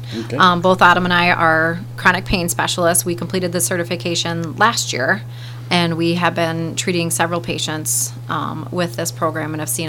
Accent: Milbank, South Dakota, United States

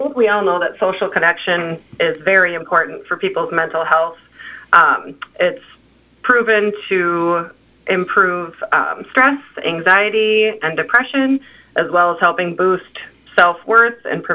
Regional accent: Montevideo, Minnesota, United States; I am actually born and raised in Montevideo. I did my undergrad education at Carroll College in Waukesha, Wisconsin, and came back to the area

